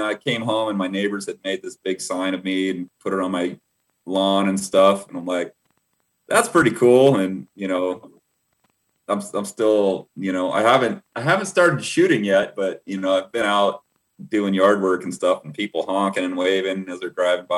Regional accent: Los Angeles, California, United States; now in Colorado, United States; The NBC network where I grew up back in Los Angeles, they did a spot on me.

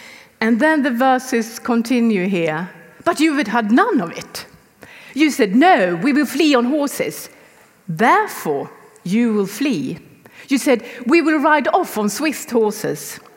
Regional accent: Sweden; English is a second language; It's translated to Swedish, which I am from Sweden.

